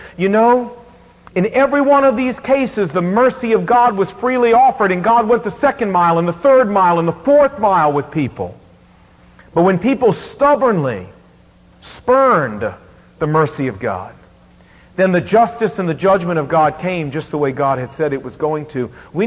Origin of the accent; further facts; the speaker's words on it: Virginia, United States; well, no, sir, you see, I'm from Virginia, and in Virginia, we have 24 hours to produce our license